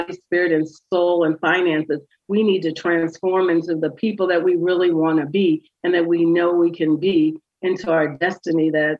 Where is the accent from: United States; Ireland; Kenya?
United States; Wisconsin; and I'm from Wisconsin, so I have some members in Wisconsin.